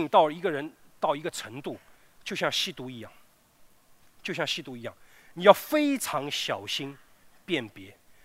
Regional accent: China; 就用我们中国人传统说，可能会走火入魔。

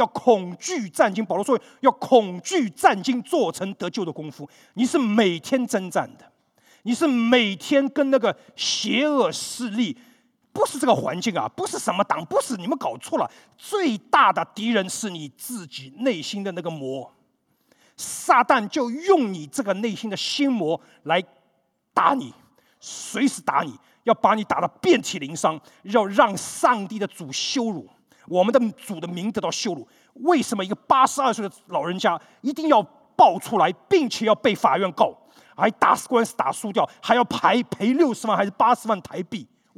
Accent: Taiwan; 我们从台湾来的，

